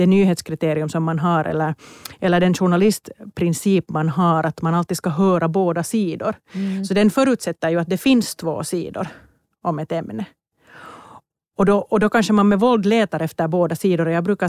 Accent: Finland; jag kanske också som finlandssvensk lite känner igen fast vi är en jätteprivilegierad minoritet.

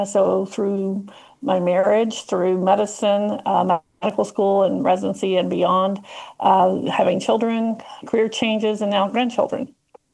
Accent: Kentucky, United States; born or raised there; now in Nashville, United States

